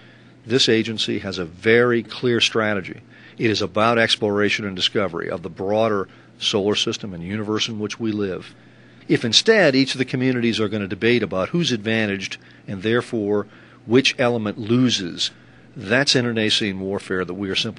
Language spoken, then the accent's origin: English; Louisiana, United States; You know, I'm from Louisiana. We got a phrase down there that says, this sounds like the crabs in a barrel philosophy.